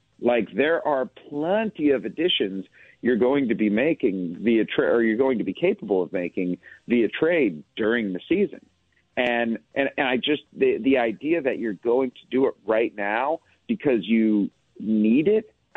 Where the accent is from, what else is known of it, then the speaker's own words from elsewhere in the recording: Cleveland, Ohio, United States; I'm from Cleveland.